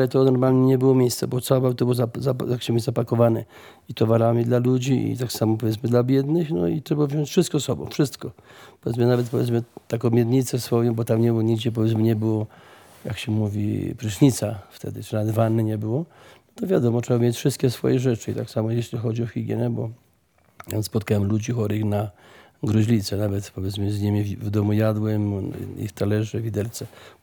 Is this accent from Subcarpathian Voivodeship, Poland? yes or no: yes; Dębica, Subcarpathian Voivodeship, Poland; powiedzmy z Dębicą, pamiętam moje strony rodzinne